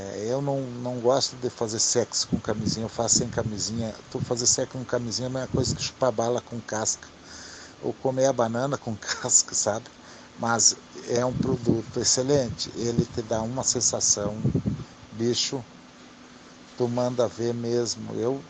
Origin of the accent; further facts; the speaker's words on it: Santa Catarina, Brazil; eu sou aqui de Santa Catarina.